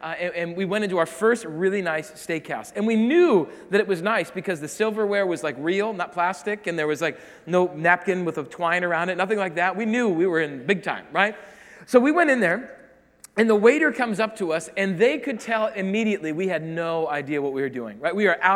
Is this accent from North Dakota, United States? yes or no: no; South Dakota, United States; I'm from South Dakota, like deep South Dakota.